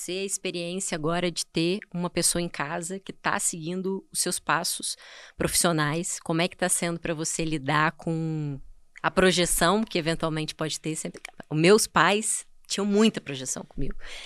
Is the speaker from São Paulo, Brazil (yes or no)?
no; Vitória, Espírito Santo, Brazil; eu sou de Vitória, do Espírito Santo.